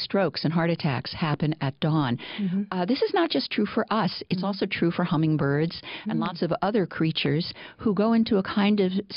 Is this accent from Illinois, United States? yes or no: yes; Illinois, United States; And for me, too, I grew up in rural Illinois. It made a huge difference.